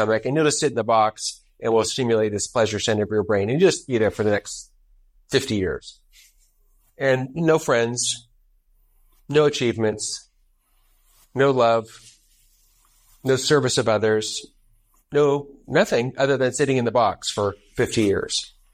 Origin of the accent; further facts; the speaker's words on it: Los Angeles, California, United States; I'm from Los Angeles, right? So I know all about celebrities.